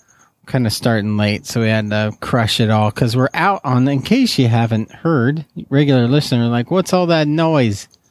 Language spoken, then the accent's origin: English; Augusta, Maine, United States; I'm from Augusta, Maine, and this is donated to the show.